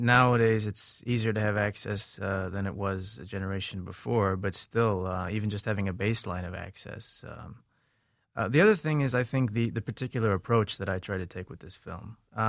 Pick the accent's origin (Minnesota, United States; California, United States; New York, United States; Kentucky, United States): New York, United States; New York City; Although I grew up in New York City, I'm from East 4th Street. My father's from Kashmir.